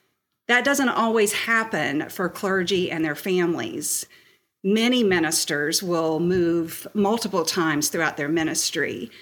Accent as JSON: {"language": "English", "region": "North Carolina", "country": "United States", "tie": "born or raised there", "said": "both my husband and I grew up in North Carolina and we learned North Carolina history. And so for our daughters, learning Virginia history has been a little bit different."}